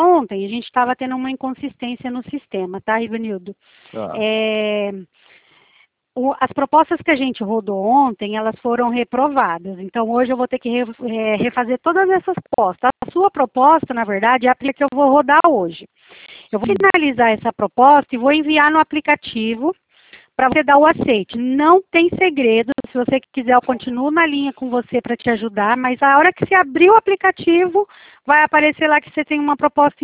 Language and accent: Portuguese; Presidente Prudente, São Paulo, Brazil; Ah, é pertinho aqui, eu sou de Presidente Prudente.